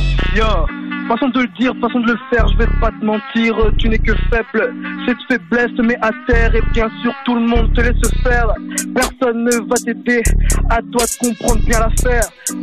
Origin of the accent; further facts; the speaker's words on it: La Louvière, Wallonia, Belgium; Je suis de la Louvière.